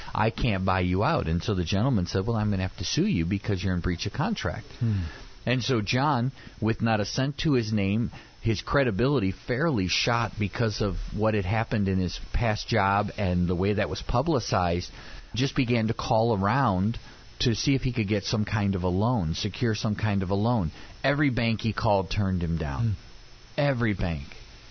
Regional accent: Peoria, Illinois, United States; Well, again, because we came from the Peoria area

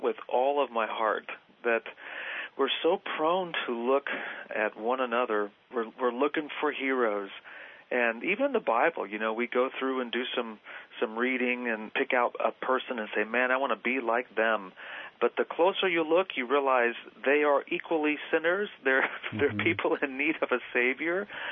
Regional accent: Argentina; born or raised there; also born or lived in Costa Rica

